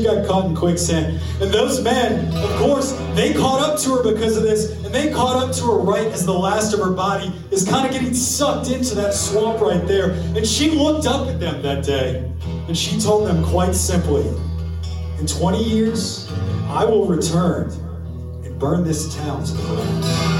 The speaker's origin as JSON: {"language": "English", "town": "New Orleans", "region": "Louisiana", "country": "United States", "said": "We're from New Orleans."}